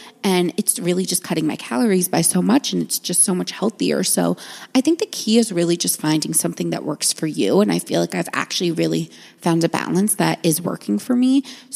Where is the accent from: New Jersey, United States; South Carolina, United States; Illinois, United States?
New Jersey, United States; Montville; I'm from Montville. So I'm like obviously from where Melissa and Teresa are from.